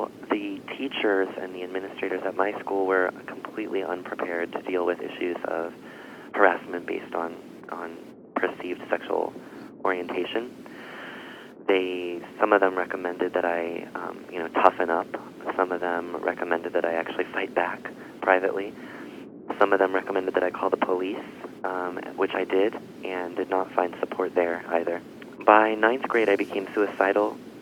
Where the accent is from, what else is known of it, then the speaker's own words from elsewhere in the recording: Pennsylvania, United States; I grew up in Snyder County, Pennsylvania. And I went to West Snyder High School.